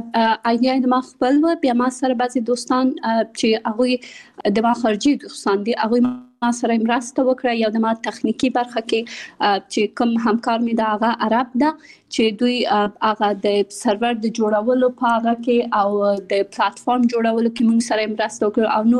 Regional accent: Kabul, Afghanistan; born there; also born or lived in Pakistan; بنسټ ایښودونکی یم. زه په کابل کې زیږیدلی یم او خپل ابتدایي تعلیمات مې په پاکستان کې کړی او بیا ثانوي او بیرته پوهنتون مې په کابل کې ویلره.

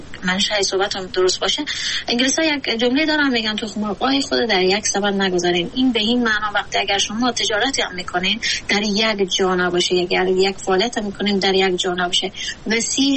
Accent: Afghanistan; ما همه ما افغانستانی ها در شرایطی بزرگ شدیم که فقر اقتصادی داریم

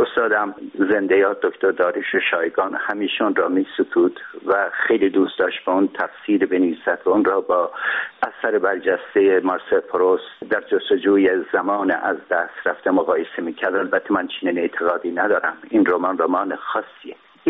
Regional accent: Urmia, West Azerbaijan, Iran; من در شهر خودم، یعنی ارومیا

